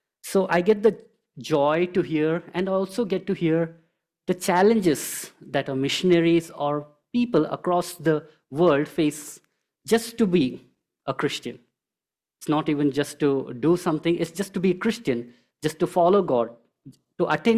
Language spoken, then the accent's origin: English; Goa, India; now in United States; So, and we are from Goa in India. That's where we are from. And we moved to the US 11 months ago.